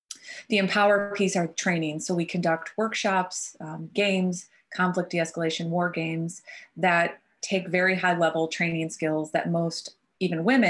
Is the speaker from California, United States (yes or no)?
no; Illinois, United States; And I'm originally from the Midwest. I returned to Illinois to work in what I guess I thought was international security.